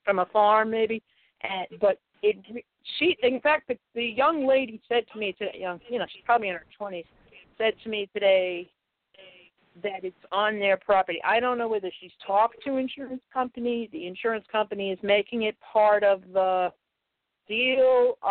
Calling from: Connecticut, United States; I'm calling you from Connecticut.

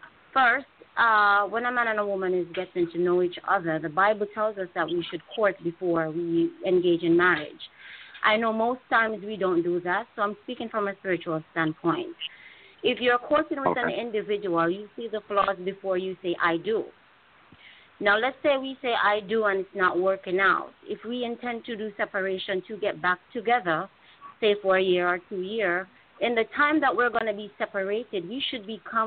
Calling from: West Palm Beach, Florida, United States; I'm calling from West Palm Beach.

